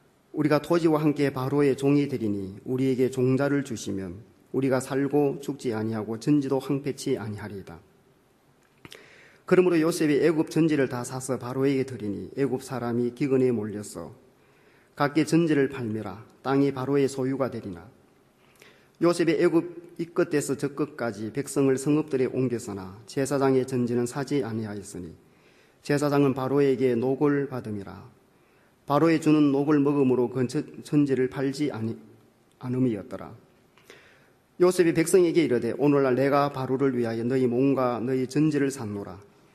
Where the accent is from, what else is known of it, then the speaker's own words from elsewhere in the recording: Jeju, South Korea; 저는 우리나라 제일 남단 제주도에서 왔습니다.